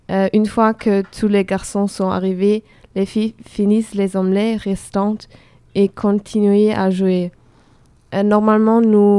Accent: Belgium; je viens de Belgique et j'habite dans une petite village

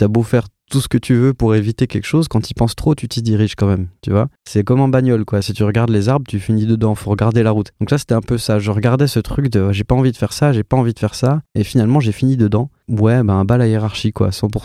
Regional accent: Bourgogne-Franche-Comté, France; Parce qu'en fait, j'ai grandi en Franche-Comté.

